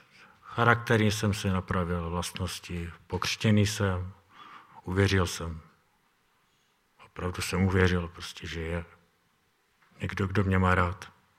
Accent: Ostrava, Moravian-Silesian Region, Czechia; now in Poštovice, Czechia; přijel jsem z Ostravy. Jsem teda z Poštovic, ale pocházím z Ostravy, asi víte, jak mluvím krátce.

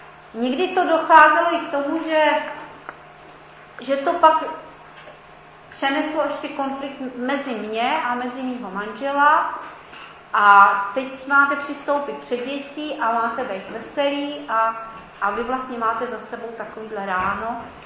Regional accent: Pardubice, Pardubice Region, Czechia; jsem z Pardubic

